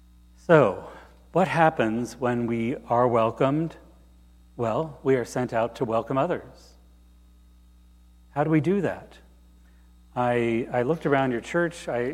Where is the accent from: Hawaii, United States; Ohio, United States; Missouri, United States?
Ohio, United States; Finneytown; Amy left out the part that I grew up in Finneytown in northeastern Hamilton County, and all my family and friends mostly had, not friends, my family had moved away, and I never expected to come back here.